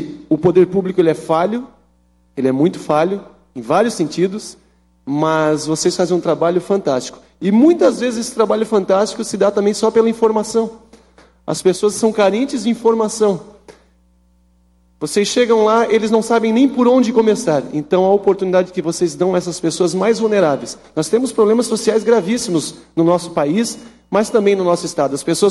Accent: Joinville, Santa Catarina, Brazil; lá na minha cidade de Joinville

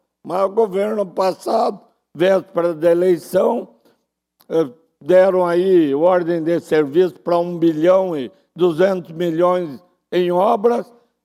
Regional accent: Canoinhas, Santa Catarina, Brazil; born there; Eu nasci em Canoinhas

